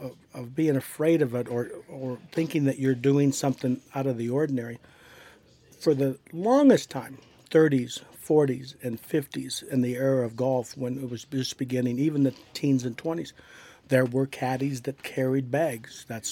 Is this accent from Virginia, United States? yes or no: no; Pueblo, Colorado, United States; Pueblo, Colorado. Yeah, you got to go sometime. Grew up in Bessemer. We didn't play golf.